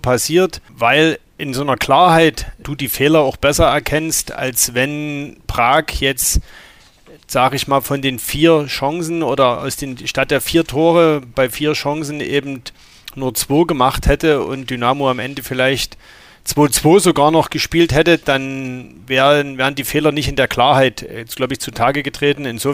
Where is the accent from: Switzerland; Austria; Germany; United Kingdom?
Germany; Dresden, Saxony; wo man als Dresdner schon sagt